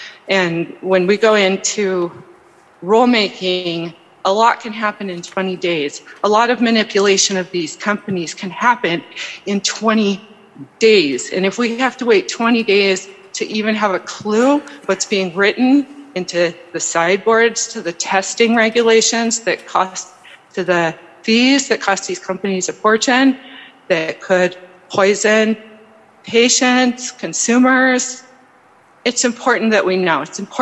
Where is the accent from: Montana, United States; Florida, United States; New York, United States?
Montana, United States; And I moved back to my home state after years away and wanted to understand it better and had the opportunity living in Helena